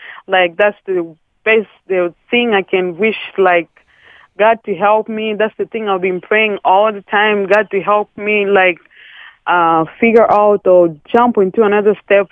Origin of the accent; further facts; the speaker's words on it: DR Congo; English is a second language; Sorry for my English. I'm from the Congo, so.